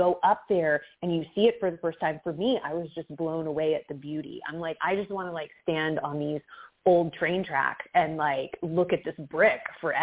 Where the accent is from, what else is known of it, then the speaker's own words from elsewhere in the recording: St. Augustine, Florida, United States; I grew up in Florida, so like I'm from St. Augustine originally. So for me, like I'm used to an older city, but I'm used to more like Spanish architecture.